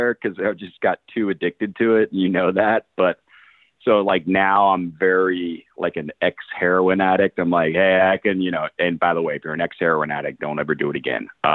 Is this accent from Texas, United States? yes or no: yes; Austin, Texas, United States; I just come from a different generation, and I'm from Austin, and we make eye contact, and we talk to people, okay?